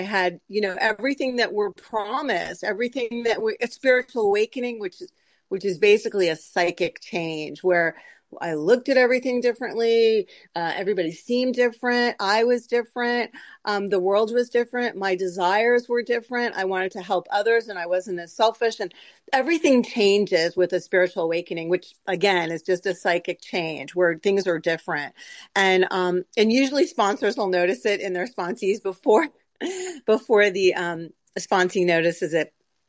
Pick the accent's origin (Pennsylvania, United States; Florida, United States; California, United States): California, United States; San Diego; I am from San Diego. There's really strong OA there, thank goodness.